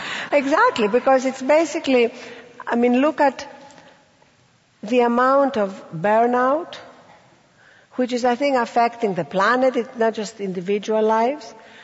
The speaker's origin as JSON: {"language": "English", "town": "Athens", "region": "Attica", "country": "Greece", "tie": "born or raised there", "said": "And when we were growing up in Athens, with little money"}